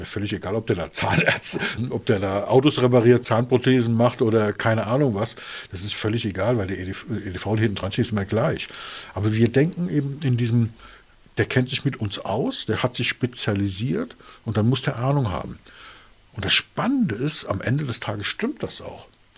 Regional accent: Berlin, Germany; born there; ich bin in Berlin geboren und ich habe auch noch Verwandte in Berlin

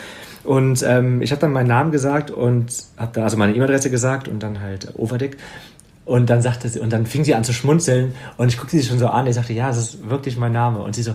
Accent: Wegberg, North Rhine-Westphalia, Germany; in dem Dorf, wo ich aufgewachsen bin, in Wegberg, zur Tafel und helfe da aus.

